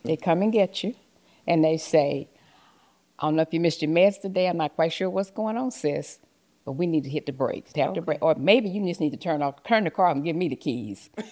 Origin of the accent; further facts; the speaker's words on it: Lenoir, North Carolina, United States; also born or lived in Winston-Salem; I was born in Winston-Salem, okay. North Carolina. She lived there for early part of, until I was about eight. And then my mom remarried, and we moved to Lenore, North Carolina, where I grew up and went to school